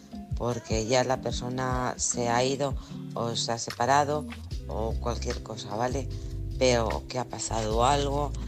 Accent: Alcorcón, Community of Madrid, Spain; de Alcorcón.

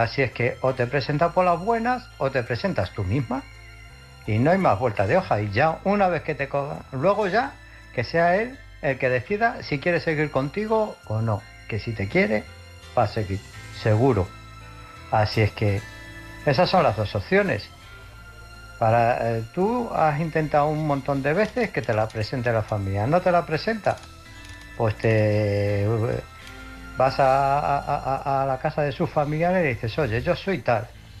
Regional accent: Illescas, Castilla-La Mancha, Spain; de Illescas.

